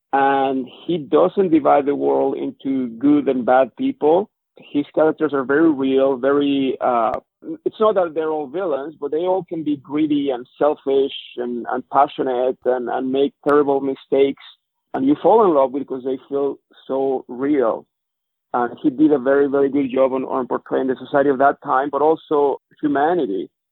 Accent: Mexico City, Mexico; English is a second language; So growing up in Mexico City, I didn't have a lot of children books.

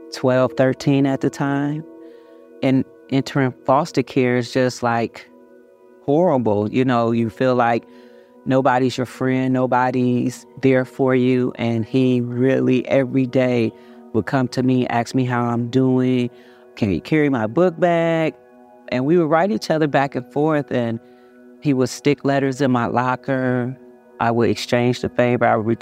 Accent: Chicago, Illinois, United States; moved away; I come from Chicago, Illinois, and, you know, we lived kind of hard. We struggled. Moving to Michigan, it was very different in country.

